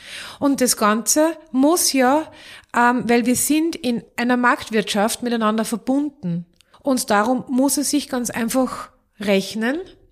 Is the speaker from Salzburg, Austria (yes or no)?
no; Vienna, Austria; Man hört sehr gut, jeder weiß es, ich stamme aus Wien.